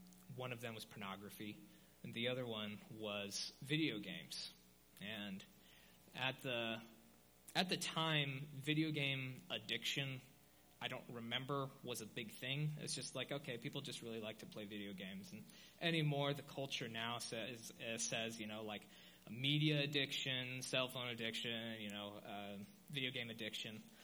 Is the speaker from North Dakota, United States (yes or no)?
no; Wilmington, Ohio, United States; So, growing up, I grew up in Ohio in a little small town called Wilmington, and I grew up under a Christian upbringing